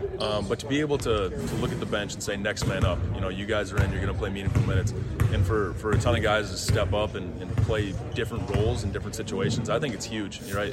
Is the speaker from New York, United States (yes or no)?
no; Minnesota, United States; I'm from Minnesota. Been to their camp since I was a kid and stuff like that.